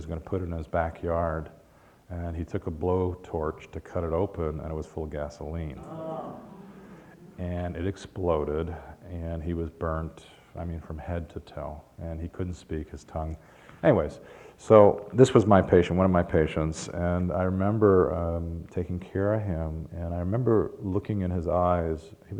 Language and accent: English; Chicago, Illinois, United States; I grew up in Chicago, and yes, you can see that I walk like a Chicagoan.